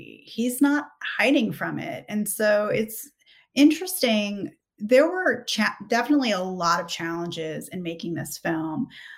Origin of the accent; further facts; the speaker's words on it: United States; you want to feel, I'm American, you know, I want to feel like this is a good country